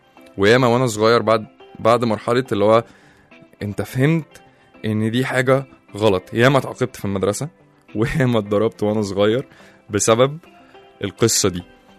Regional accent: Egypt; احنا كمصريين, بس الفيرجن القديم بتاعنا شويه مصريين القدامى الفراعنه

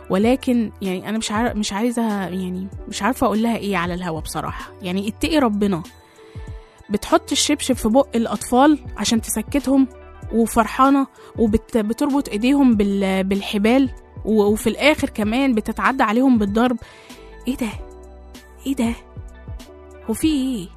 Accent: Egypt; احنا عندنا في مصر 472 دار، متوزعين على 24 محافظة

